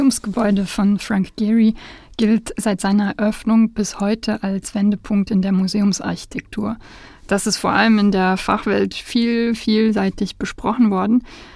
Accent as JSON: {"language": "German", "town": "Stuttgart", "region": "Baden-Württemberg", "country": "Germany", "tie": "born or raised there", "said": "Es verbindet nämlich auch meine Heimatstadt Stuttgart und Basel."}